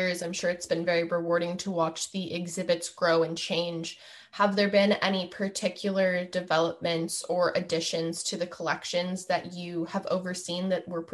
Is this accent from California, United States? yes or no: yes; Santa Barbara, California, United States; I grew up in the Santa Barbara area and I have visited this museum probably upwards of a dozen times.